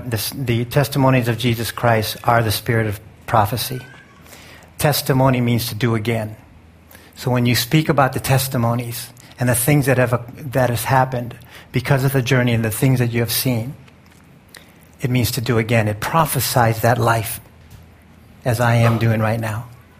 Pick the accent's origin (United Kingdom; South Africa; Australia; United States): United States; Hawaii; So I'm sitting from Molokai. We're going on a... Molokai is one of our islands. How many of you have been to Hawaii?